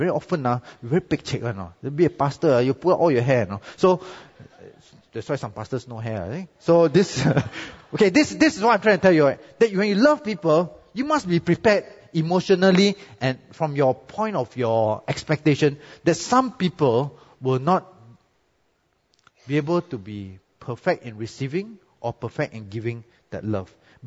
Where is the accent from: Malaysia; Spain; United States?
Malaysia; My salary is very low because I'm Malaysian, no CPF, no 13 month.